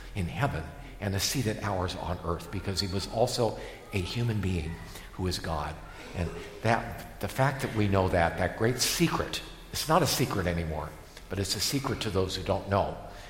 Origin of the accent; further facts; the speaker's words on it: Ohio, United States; I grew up in Ohio, at least the elementary school years